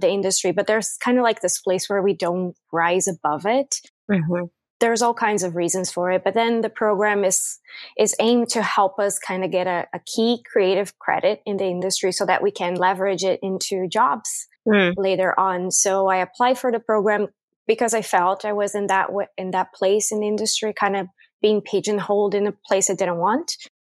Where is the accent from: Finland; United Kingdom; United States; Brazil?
Brazil; now in Canada; I am born and raised in Brazil, grew up there. I recently moved to Canada.